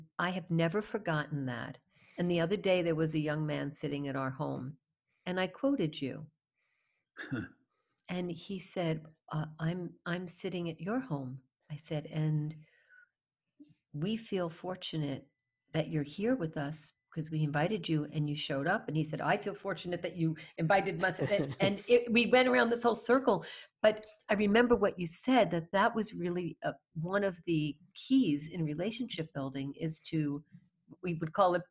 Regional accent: New York, United States; now in Toronto, Canada; because I'm from New York living in Toronto

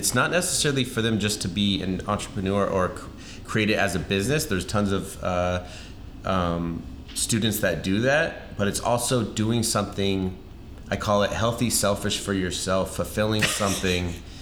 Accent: Santa Rosa, California, United States; So as a kid, I grew up in Santa Rosa, California, small rural town, and there wasn't much coming out of there.

